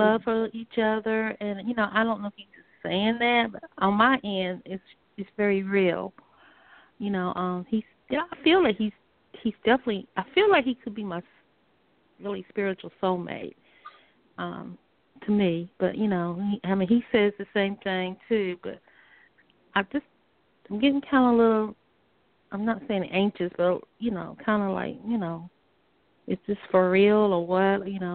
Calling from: North Carolina, United States; I'm calling from North Carolina.

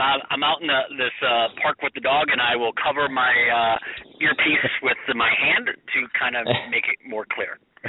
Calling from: California, United States; I am in sunny California.

